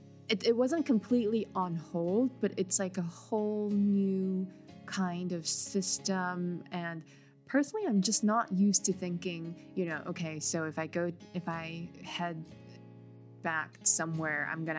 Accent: Taiwan; because I'm from Taiwan, so it pointed out that Taiwan and Japan both are starting to open their borders

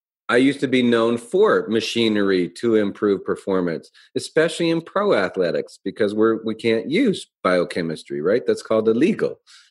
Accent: Calgary, Alberta, Canada; moved away; because I came from Calgary where at least snow

